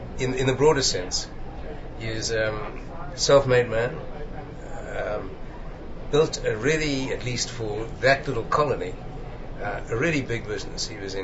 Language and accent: English; Zambia; also born or lived in South Africa; I actually grew up in Zambia, which was the colony of Northern Rhodesia, and the reason I was born in South Africa was there were very little medical facilities where we lived.